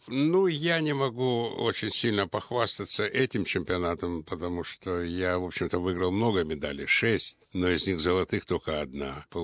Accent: Russia; А все понимали, что я из России.

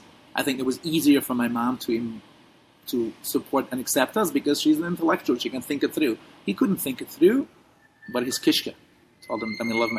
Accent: Williamsburg, New York, United States; I grew up in the ultra-Orthodox community, as you correctly mentioned. I grew up in the Satmar community, which is a Haredi community, primarily in Williamsburg

